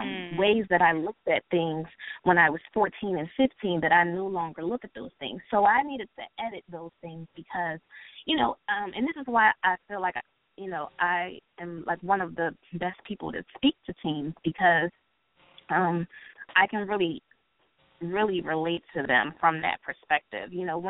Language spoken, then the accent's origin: English; Philadelphia, Pennsylvania, United States; I talk about the different issues that plagued me as a teen growing up in Philadelphia.